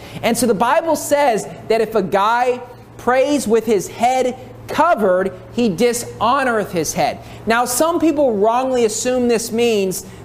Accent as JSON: {"language": "English", "country": "United States", "lives_now": "Philippines", "said": "everything that happens in the U.S. is going to happen here just 20 years later. That's the way it works, because my home country brings the sin into the Philippines"}